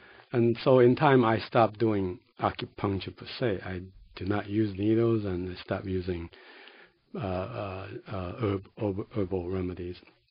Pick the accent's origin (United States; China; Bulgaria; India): China; because I came from China, I knew there are a lot of legends and folklores